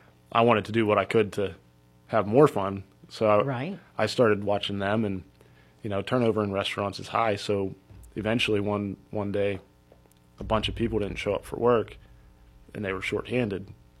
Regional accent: Meridian, United States; I grew up in Meridian.

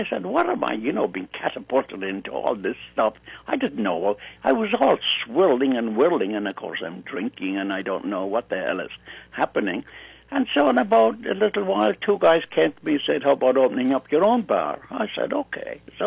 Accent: Ireland; And I said, "No, I'm Irish. I don't need it."

